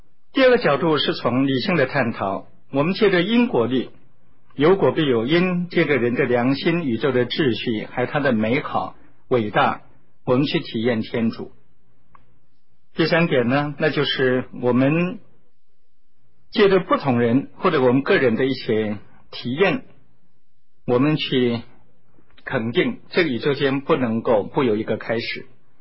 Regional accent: Xiamen, Fujian, China; also born or lived in Zhangzhou; 最主要的目的还是去看看我从小诞生地，那就是厦门的鼓浪屿，还有到我的故乡漳州去

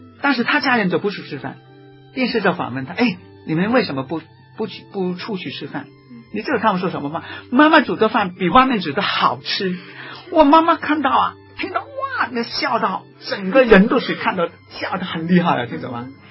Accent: Hong Kong; 是，人家我们香港人包出的榴莲是猫屎果啊

